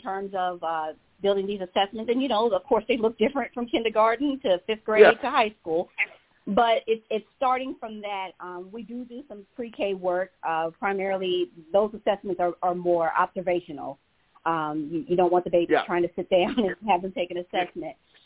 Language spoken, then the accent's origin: English; Atlanta, Georgia, United States; For me, I'm from Atlanta, and I had this question.